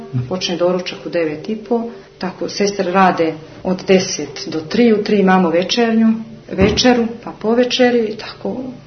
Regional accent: Montenegro; ovdje kod nas u Crnoj Gori ovih 20 godina

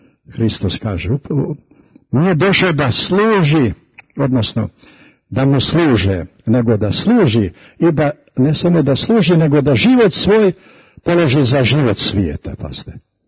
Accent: Montenegro; pa ja sam iz Morače, iz Crne Gore, Crnogorac

